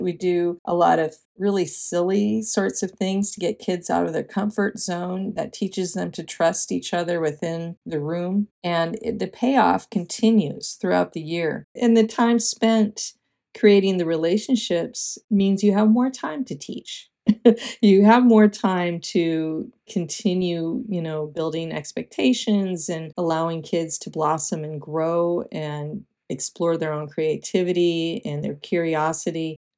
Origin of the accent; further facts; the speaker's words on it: Minnesota, United States; moved away as an adult; now in Texas, United States; So I moved to Texas from Minnesota, and which is a very, very vast cultural divide between the two.